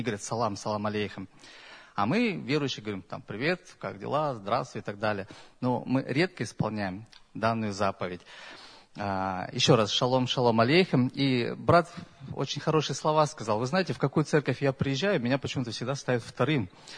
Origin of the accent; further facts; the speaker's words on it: Almaty, Kazakhstan; Я приехал из Казахстана, город Алма-Ата.